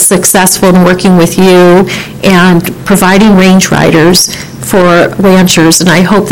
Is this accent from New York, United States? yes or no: no; Lake Forest Park, Washington, United States; I'm from Lake Forest Park.